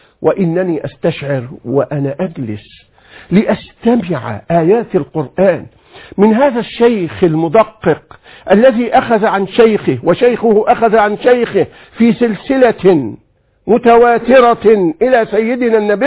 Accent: Egypt; يمكن عندنا في مصر في كلية دار العلوم أقيمت دراسات، في جامعة ليدز وأنا كنت في مهمة علمية هناك أقيمت حولها دراسات

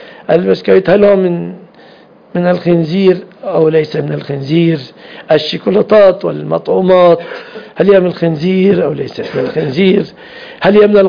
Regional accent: Mansoura, Dakahlia, Egypt; نذهب من بلادنا المنصورة إلى القاهرة

